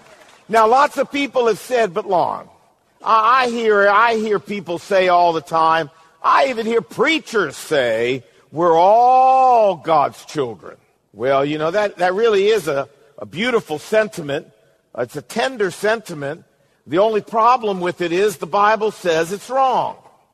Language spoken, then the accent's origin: English; United States; If we were, as Americans, still a Brit